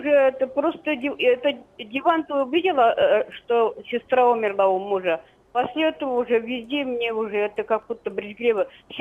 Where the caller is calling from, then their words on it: Perm Krai, Russia; Я вам позвоню из Пермского края.